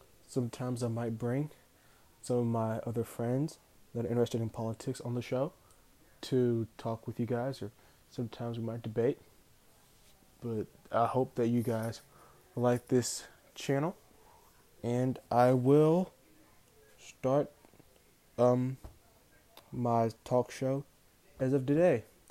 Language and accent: English; Little Rock, Arkansas, United States; whether it be my hometown, my home city, Little Rock, or any other city. Or state in America, most times it'll be my state of Arkansas